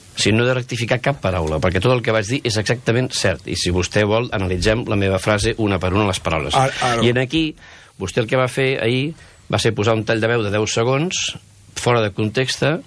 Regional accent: Catalonia, Spain; born or raised there; first language ca

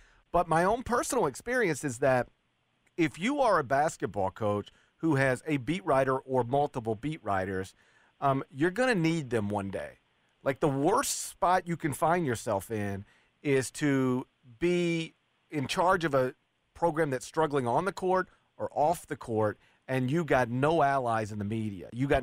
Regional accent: Horn Lake, Mississippi, United States; I grew up in Horn Lake when I was a kid. We were teenagers.

